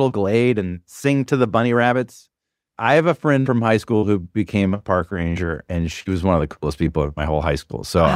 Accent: the South, United States; now in New York, United States; I grew up in the South. I grew up in an environment where therapy was just like for like either crazy people or wimps.

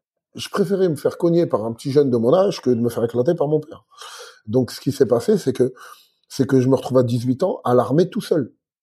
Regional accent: Algeria; je suis un Algérien super fier.

